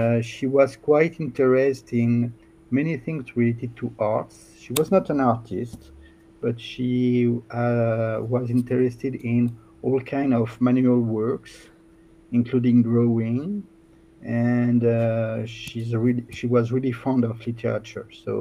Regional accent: Lyon, Auvergne-Rhône-Alpes, France; Well, in fact, I am from France. I am from Lyon in the southeast of France.

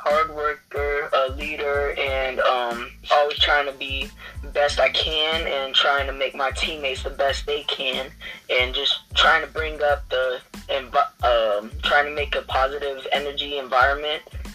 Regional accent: Tampa, Florida, United States; A few things about me is that I am from Tampa, Florida.

